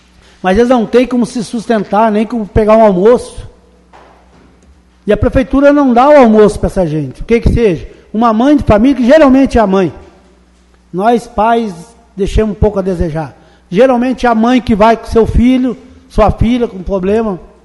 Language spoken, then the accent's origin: Portuguese; Brazil; born there